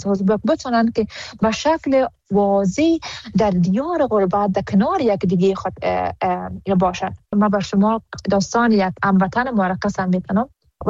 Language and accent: Persian; Afghanistan